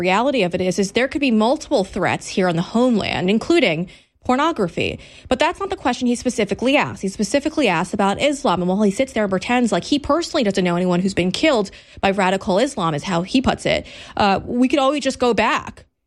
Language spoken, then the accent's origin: English; Texas, United States; which is going on right now in my hometown, and pretending like not wanting that for your community is a problem. You know, in the DFW area, over the last 2 years, we've watched as 48 mosques went up.